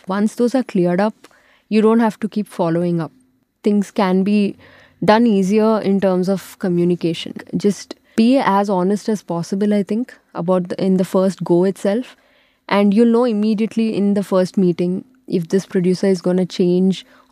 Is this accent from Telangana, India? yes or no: yes; Nizamabad, Telangana, India; So that happens to be my hometown, and it got things a little more simpler for me because I have relatives there